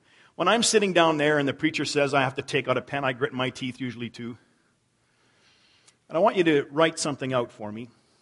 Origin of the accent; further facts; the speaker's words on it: Canada; And I'm known for being Canadian, though I never say A.